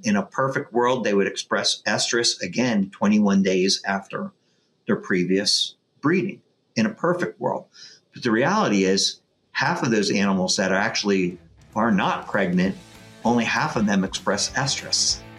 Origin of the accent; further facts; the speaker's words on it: Delaware, United States; Well, I'm originally from Delaware. I'm an East Coast person.